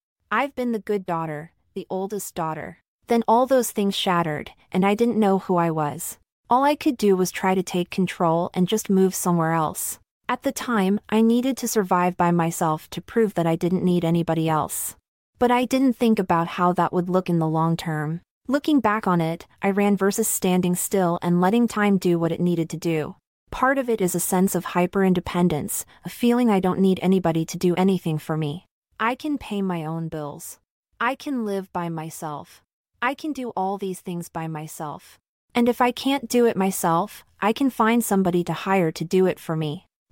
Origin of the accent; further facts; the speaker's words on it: Ohio, United States; I'm from Ohio, different parts of the state, but in the same state, so there's a similarity in terms of growing up in the Midwest.